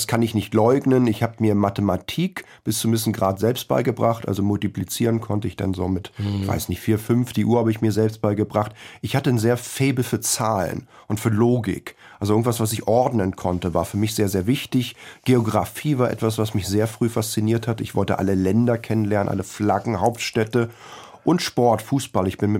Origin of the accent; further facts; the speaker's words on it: Berlin, Germany; Ich bin in Friedenau, also in Schöneberg, geboren worden und ich bin sehr schön aufgewachsen.